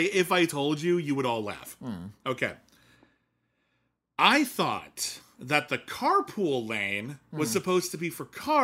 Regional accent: California, United States; So I thought, well, we live near Beverly Hills. I grew up in Southern California.

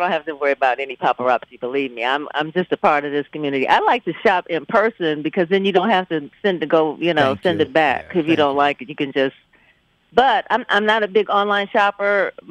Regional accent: Detroit, Michigan, United States; All of those things combined when I was growing up in Detroit really contributed to me wanting to be a part of news

